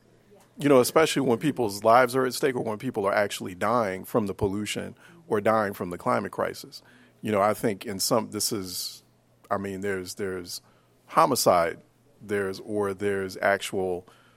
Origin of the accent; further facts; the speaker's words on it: Philadelphia, Pennsylvania, United States; Like, I grew up in North Philadelphia. I grew up in a place that, even still to this day, you know, it gets hotter in the summers.